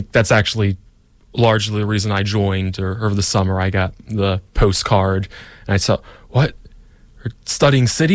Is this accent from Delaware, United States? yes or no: yes; Wilmington, Delaware, United States; I'm from Wilmington, Delaware, and I'm majoring in civil and environmental engineering.